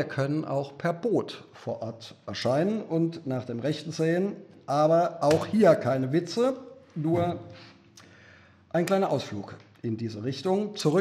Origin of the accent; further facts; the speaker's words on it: Ludwigshafen, Rhineland-Palatinate, Germany; Aber da ich aus Ludwigshafen komme